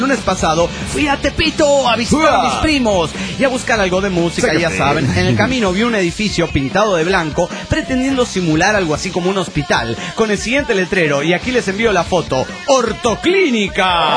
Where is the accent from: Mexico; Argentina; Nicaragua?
Nicaragua; Managua; de Managua, Nicaragua.